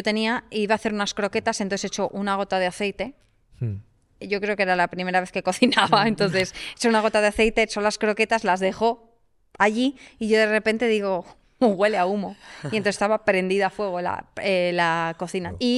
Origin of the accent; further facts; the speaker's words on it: Catalonia, Spain; Si no, es que vengo de Cataluña.